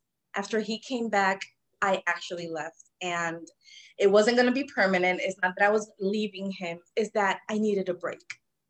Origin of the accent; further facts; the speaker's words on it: Puerto Rico; And I was actually supposed to go to my hometown, Puerto Rico, that week, and I had to postpone the trip.